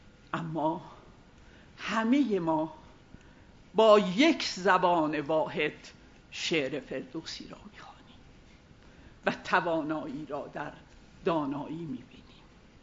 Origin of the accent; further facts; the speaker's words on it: Azerbaijan, Iran; و من از آذربایجانم